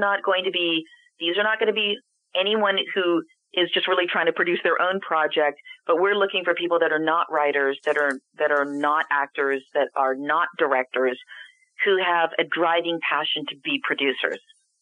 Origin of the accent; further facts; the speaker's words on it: Canada; I'm always surprised when I tell people I'm Canadian